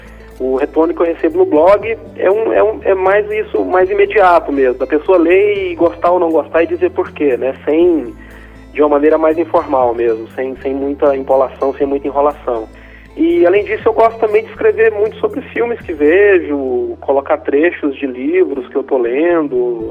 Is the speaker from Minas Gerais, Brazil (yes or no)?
no; Goiás, Brazil; now in São Paulo, Brazil; eu sou goiano, vivo aqui, né, e conheço os dois lados, digamos, né? Uhum. Sei o que é ser criado no interior de Goiás e agora sei também o que é viver aqui na maior cidade do país.